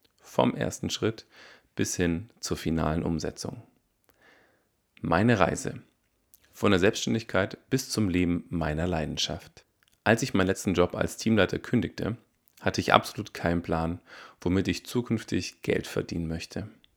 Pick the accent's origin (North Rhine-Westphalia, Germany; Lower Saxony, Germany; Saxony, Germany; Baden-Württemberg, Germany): Baden-Württemberg, Germany; born there; Als geborener Schwabe tüftle ich gerne an neuen Konzepten.